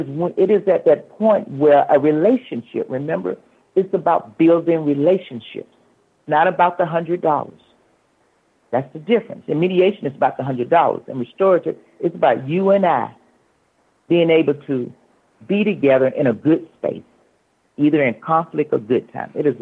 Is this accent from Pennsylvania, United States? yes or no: no; Atlanta, Georgia, United States; In the traditional justice system, which I grew up in, and I grew up in Atlanta.